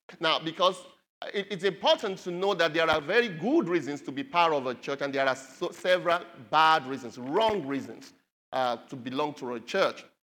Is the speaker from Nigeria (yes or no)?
yes; Nigeria; some people in my home country, Nigeria